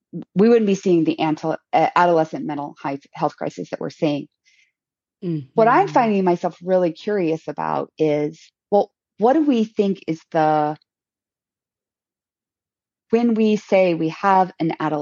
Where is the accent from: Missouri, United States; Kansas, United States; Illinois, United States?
Illinois, United States; oh, I know where it is. I'm from Illinois, so I know what you're talking about.